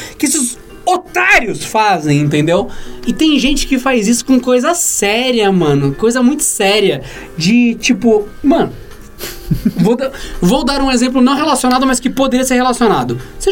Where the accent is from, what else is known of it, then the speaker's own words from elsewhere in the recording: São Paulo, Brazil; Eu sou paulista, eu sou paulista.